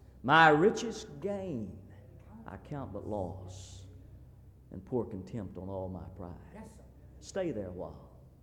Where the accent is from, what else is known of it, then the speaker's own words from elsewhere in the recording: Fort Worth, Texas, United States; I grew up in Fort Worth, Texas.